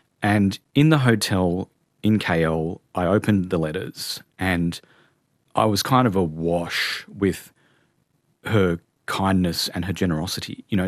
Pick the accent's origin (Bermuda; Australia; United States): Australia; I'm gay. I'm Australian, 10 years younger.